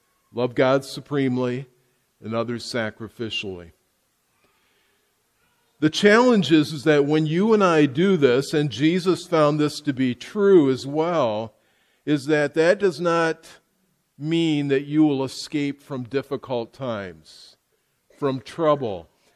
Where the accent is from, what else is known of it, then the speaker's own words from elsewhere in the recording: United States; Now, I'm still an American.